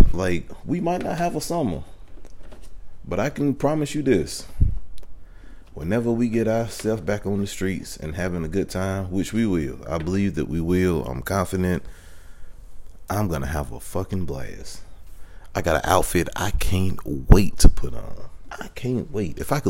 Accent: North Carolina, United States; I know me, because I'm from Bertie.

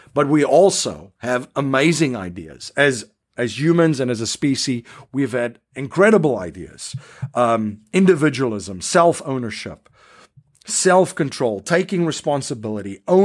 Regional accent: South Africa; I grew up in South Africa under a totalitarian government

